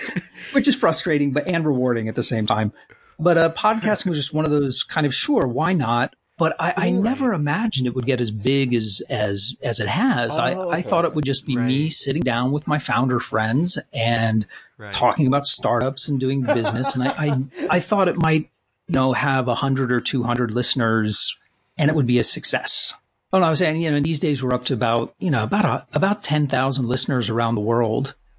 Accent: Washington, District of Columbia, United States; I grew up with that. I grew up in D.C.

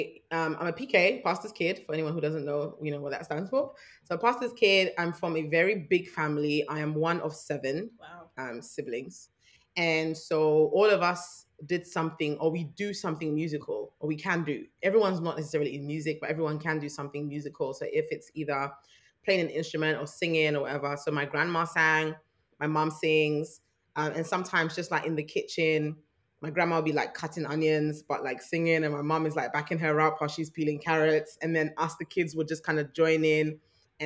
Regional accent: Ghana; I am Ghanaian, quarter Nigerian. You know, my dad's mom is Nigerian.

